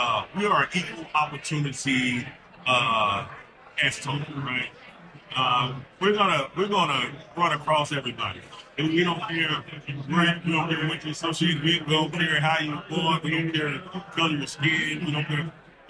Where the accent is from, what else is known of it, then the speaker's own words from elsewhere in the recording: Texas, United States; Now I'm from Texas, so you know football is